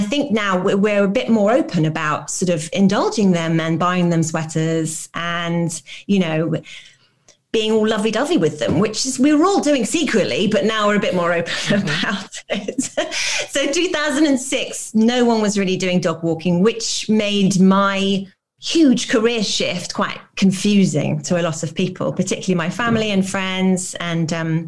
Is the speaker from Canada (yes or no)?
no; United Kingdom; this is probably slightly more of a uniquely British thing, where we are very much a kind of nation of, we are big dog lovers, but being British